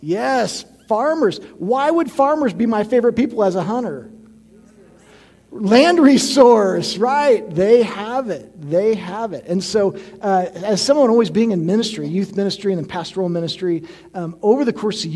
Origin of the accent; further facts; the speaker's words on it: St. Joseph, Missouri, United States; Like, I grew up in St. Joseph, Missouri, and was kind of always in town and did not have any family members that were farmers